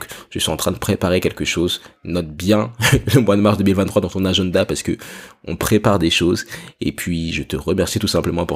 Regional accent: United States; French is a second language; J'ai dit clarité parce que je suis un Américain, mais c'est clarté.

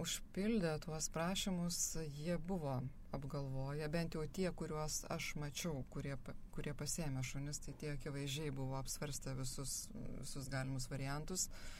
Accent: Kretinga, Klaipėda County, Lithuania; nu, aš pati esu iš Kretingos

